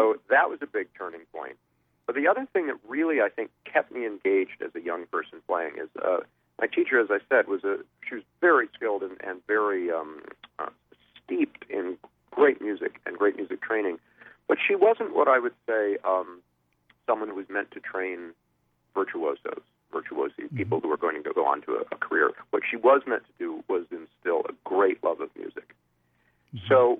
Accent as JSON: {"language": "English", "town": "Saratoga Springs", "region": "New York", "country": "United States", "tie": "born or raised there", "said": "my hometown, Saratoga Springs, not only had Skidmore College, but when I was a little boy, I think when I was about six or so, they built a big performing arts center there"}